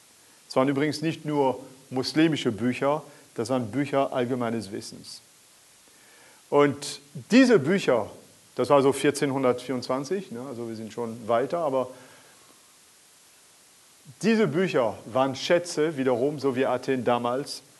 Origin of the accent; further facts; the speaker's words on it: France; German is a second language; ihr kennt ja das von Asterix natürlich aus meiner Heimat, Frankreich